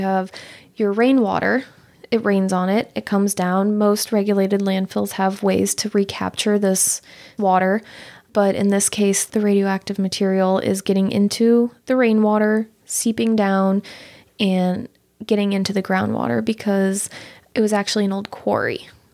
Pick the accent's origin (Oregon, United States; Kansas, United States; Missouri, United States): Missouri, United States; Maryland Heights; actually, I grew up in Maryland Heights, not too far from the landfill.